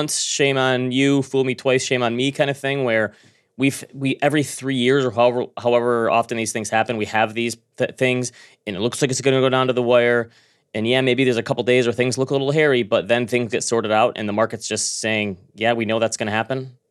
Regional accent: Midwest, United States; I mean, I'm not an East Coast person like you, but yeah, I'm from the Midwest Coast, right?

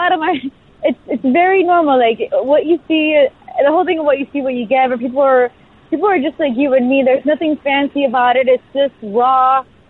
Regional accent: Westchester, Florida, United States; Westchester's just raw, and I'm proud of it because it's just, I don't know, I love it. It's my hometown

